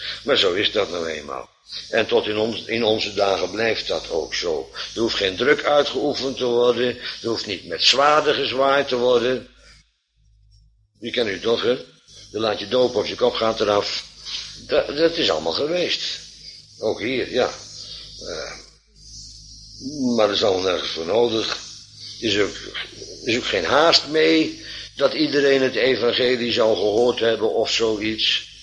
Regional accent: Bodegraven, South Holland, Netherlands; Want ik kom uit Bodegraven

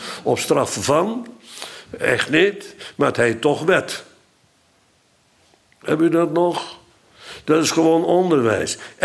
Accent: Netherlands; Wij zijn Nederlanders. En wij denken bij gebod aan verplichte opgelegde wetten.

